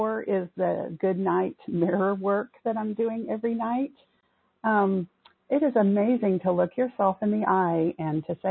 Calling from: Oklahoma City, Oklahoma, United States; I am calling from Oklahoma City area

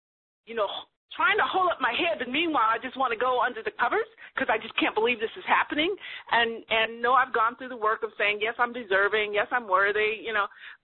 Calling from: California, United States; I'm calling from the Bay Area instead of Sacramento.

